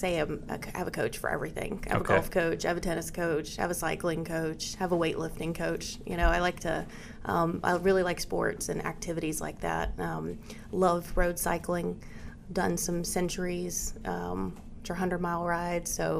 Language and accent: English; Atlanta, Georgia, United States; I grew up in the Atlanta area and worked previously at the local level in economic development and then also for the state of Georgia.